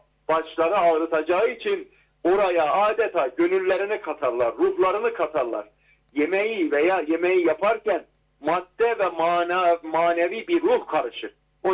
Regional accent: Erzincan, Turkey; Evet. Ben Erzincanlıyım.

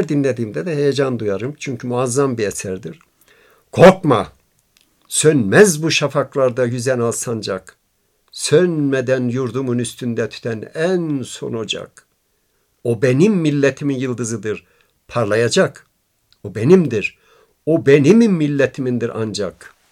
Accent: Erzurum, Turkey; Ben de Erzurumluyum.

